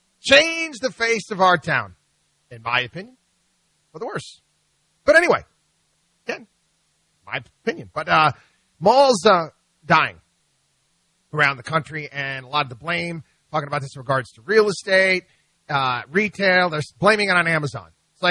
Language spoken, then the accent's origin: English; Guilderland, New York, United States; had a buddy from growing up send me the clip. It was like a sales pitch for Cross Gates Mall up in my hometown there of Guilderland, New York, when that first thing came out.